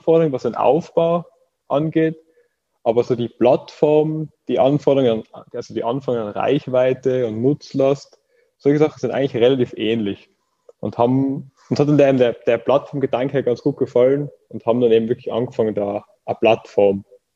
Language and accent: German; Austria; Ich bin aus Österreich und studiere in Graz